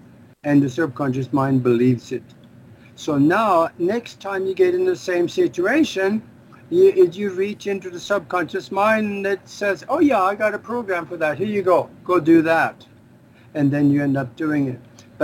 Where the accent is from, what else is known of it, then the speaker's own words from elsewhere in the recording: Norway; English is a second language; now in United States; I came over from Norway to the United States. And I had a little bit of a language problem.